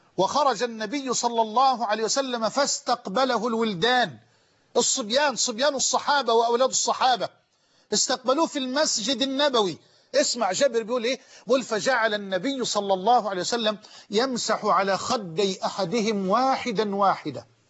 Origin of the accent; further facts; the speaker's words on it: Damuh, Egypt; وكنت في هذا الوقت أعشق الأذان وأؤذن في مسجدنا في قريتنا المتواضعة دموه، ما كانش فيه لا كهرباء لسه ولا فيه الطرق مرصوفة